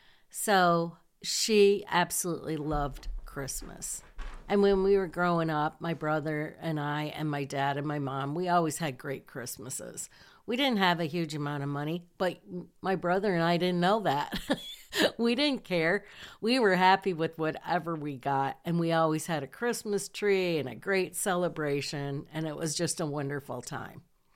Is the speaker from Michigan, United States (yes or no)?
yes; Hillsdale, Michigan, United States; we decided we were going to come back to Hillsdale, my hometown where my mom's house was